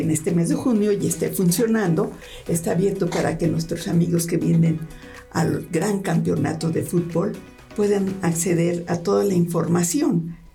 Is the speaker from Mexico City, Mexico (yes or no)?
yes; Mexico City, Mexico; Nuestro, aunque soy chilanga, mi corazón está en Morelos.